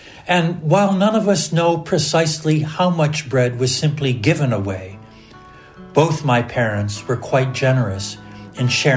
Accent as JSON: {"language": "English", "region": "New York", "country": "United States", "tie": "born or raised there", "lives_now": "Washington, D.C., United States", "said": "I grew up in the North Country, but have lived for the last 40-plus years in Washington, D.C."}